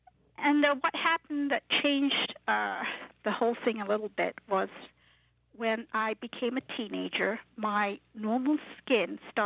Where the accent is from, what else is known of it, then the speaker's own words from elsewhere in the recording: Penang, Malaysia; now in New York, United States; I'm originally from Penang Island, Southeast Asia, and I've been living in New York for 23 years, so... What can I say? I'm a true New Yorker.